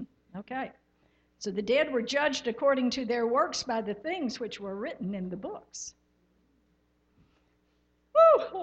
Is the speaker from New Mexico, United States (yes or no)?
no; Texas, United States; Okay, so, because we're from Texas. Oh, my. Some days that's good, some days that's not so good.